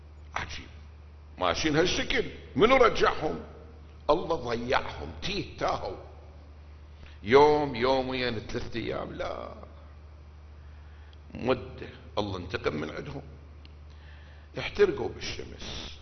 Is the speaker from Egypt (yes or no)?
no; Iraq; احنا عندنا بالعراق الشمه